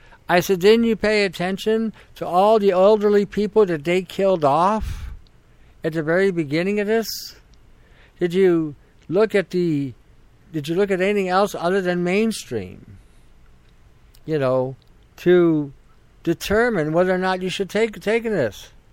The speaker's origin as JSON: {"language": "English", "country": "Canada", "said": "because I'm living in Canada and I am Canadian"}